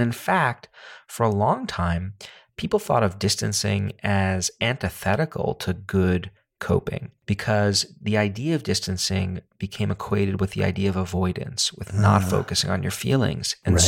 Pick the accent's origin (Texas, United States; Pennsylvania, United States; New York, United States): New York, United States; New York City; I'm a human being and I come from New York City.